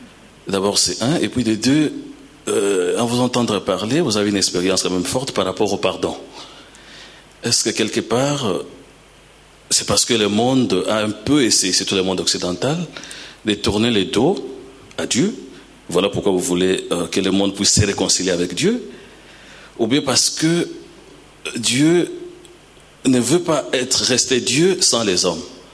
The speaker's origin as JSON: {"language": "French", "country": "Belgium", "said": "je viens de la Belgique, rien que pour suivre ces conférences"}